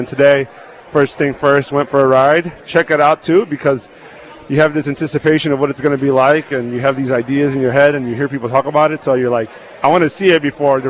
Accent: Chicago, Illinois, United States; Okay, I'm from Chicago. We have the lake breeze.

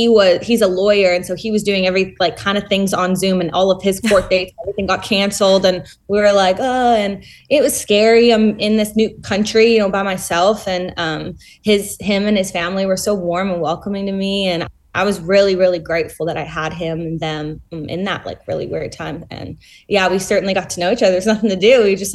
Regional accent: British Columbia, Canada; I grew up in the West Coast of Canada.

